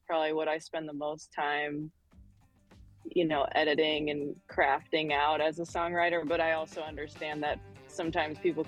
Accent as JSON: {"language": "English", "region": "Minnesota", "country": "United States", "said": "So yeah, it's kind of impossible for me to separate being a Minnesotan and being a musician because they're just so intertwined."}